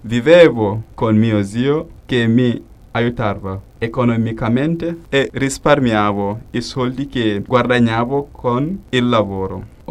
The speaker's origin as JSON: {"language": "Italian", "country": "Gambia", "said": "vengo dal Gambia, ho 18 anni. Ho fatto un viaggio lungo, cominciato in Gambia."}